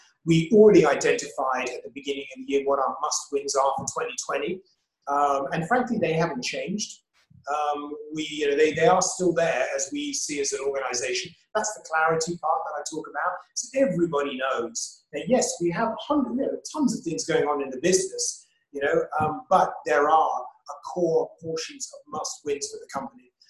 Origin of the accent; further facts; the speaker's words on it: Hong Kong; also born or lived in Asia; I'm not Filipino, you know, I'm English, born and raised in Hong Kong, lived in Asia my whole life.